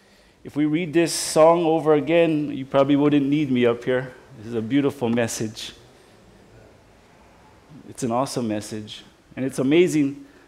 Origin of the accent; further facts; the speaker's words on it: Hawaii, United States; Well, I grew up on two different islands. I was raised a little in Molokai